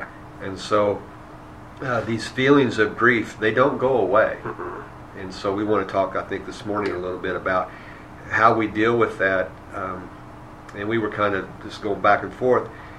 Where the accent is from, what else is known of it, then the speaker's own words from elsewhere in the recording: Pekin, Illinois, United States; Okay, I'm from Pekin.